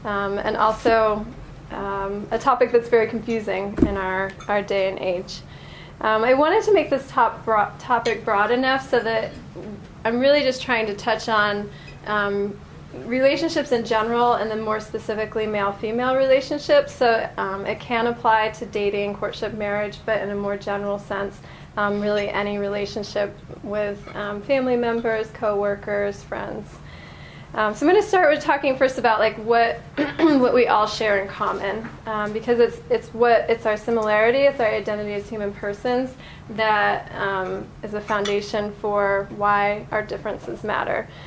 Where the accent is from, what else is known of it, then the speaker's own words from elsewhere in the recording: Vermont, United States; also born or lived in Ohio; I grew up in Vermont and spent some time in Ohio